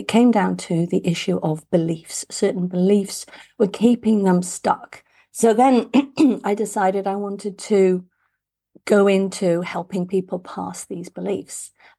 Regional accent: England, United Kingdom; So I grew up in England and spent 2 years at a college in Canada.

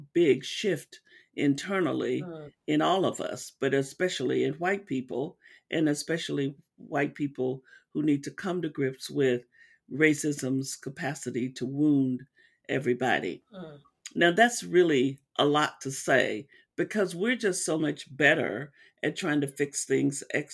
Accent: Arkansas, United States; You know, when I was a kid, I grew up in Arkansas.

